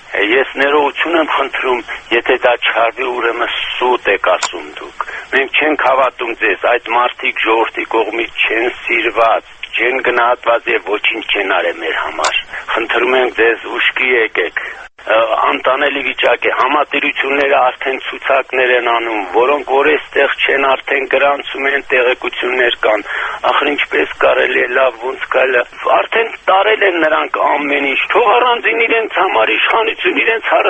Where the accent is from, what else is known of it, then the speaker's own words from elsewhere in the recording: Armenia; որպես հայաստանցի եւ որպես մեր հայրենիքի համար մտածող մարդ